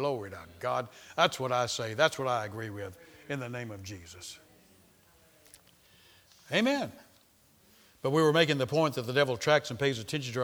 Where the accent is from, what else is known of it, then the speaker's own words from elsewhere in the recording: Macon, Georgia, United States; born there; Macon, Georgia. I was born in Macon, Georgia.